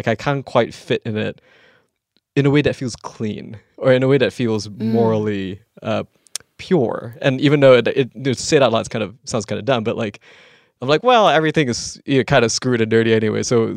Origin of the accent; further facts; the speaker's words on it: Malaysia; I remember just like growing up in Malaysia